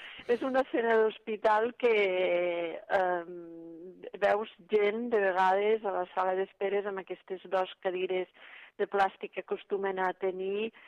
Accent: Torrelameu, Catalonia, Spain; Bé, jo sóc noia de poble, sóc de Torrelameu, de la Noguera, i evidentment no me n'acabo de desprendre mai, ni ho vull fer

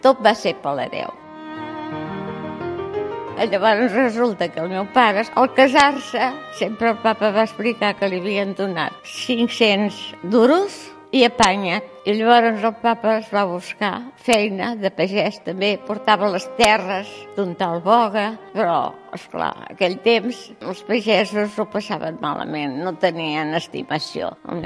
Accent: Badalona, Catalonia, Spain; born there; He nascut a Badalona i tinc 90 anys. Ara estic a Can Roqui Pi. Fa 10 anys ja.

